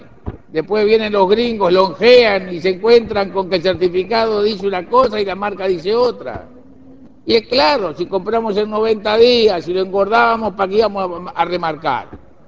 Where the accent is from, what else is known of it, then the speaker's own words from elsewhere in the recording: Uruguay; como uruguayo estoy orgulloso